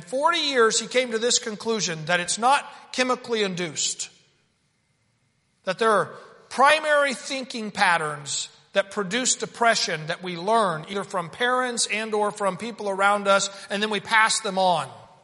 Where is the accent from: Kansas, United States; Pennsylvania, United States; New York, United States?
Kansas, United States; also born or lived in Oklahoma; I grew up in Kansas, and we loved gardening. And I went to Oklahoma, and I thought I'm going to have a garden.